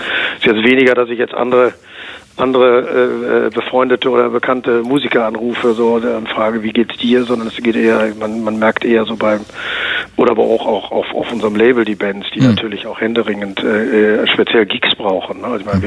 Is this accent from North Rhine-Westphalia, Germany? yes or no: yes; North Rhine-Westphalia, Germany; und ich. Also wir kommen ja auch aus dem Ruhrgebiet.